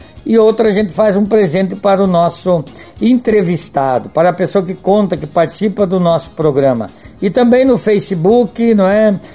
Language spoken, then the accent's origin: Portuguese; Braço do Norte, Santa Catarina, Brazil; born there; a Maria do Carmo mora em Braço do Norte, terra onde eu nasci